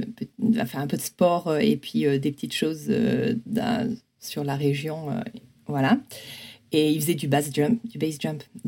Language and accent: French; Provence-Alpes-Côte d'Azur, France; now in Grenoble, France; je suis originaire des Hautes-Alpes.